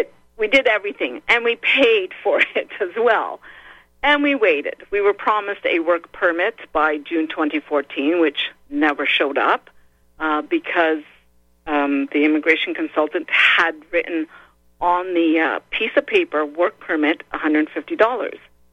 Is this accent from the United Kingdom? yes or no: no; Canada; Well, I'm Canadian, and my husband is American, and we, you know, met and fell in love, and we went back to British Columbia, Canada